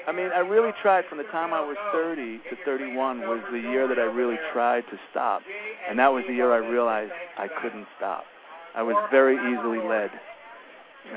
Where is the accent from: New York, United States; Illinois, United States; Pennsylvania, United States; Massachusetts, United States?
New York, United States; Bronx; also born or lived in Queens; Yeah, Bronx, New York, right up the block from the stadium, and then moved to Queens, right by Shea Stadium there